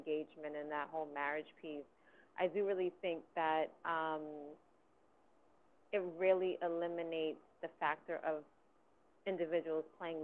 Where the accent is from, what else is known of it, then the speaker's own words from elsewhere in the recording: United States; But I think just me being an American, but then me being a female and a Black American too